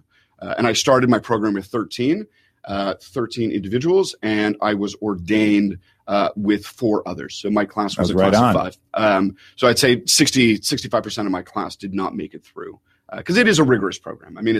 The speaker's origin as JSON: {"language": "English", "country": "Canada", "said": "I'm Canadian."}